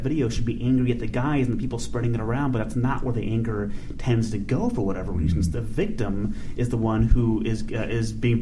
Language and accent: English; La Mirada, California, United States; I grew up in La Mirada, and I was an usher at the La Mirada Theater.